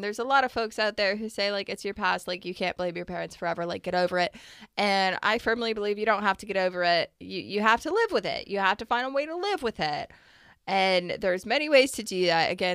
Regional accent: United States; Well, number one, as an American, I love the accent.

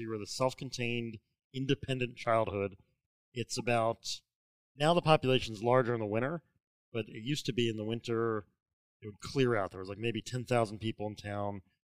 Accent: Ocean City, United States; I grew up in Ocean City.

